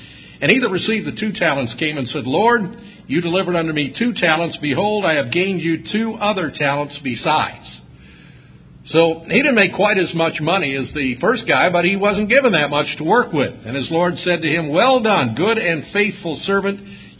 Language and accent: English; Irondequoit, New York, United States; I remember when I was growing up in Irondequoit, New York, I was sort of a jerk as a kid